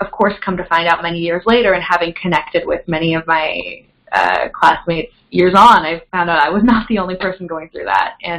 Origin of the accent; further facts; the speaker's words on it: California, United States; I grew up in the town I grew up in, because I grew up in Silicon Valley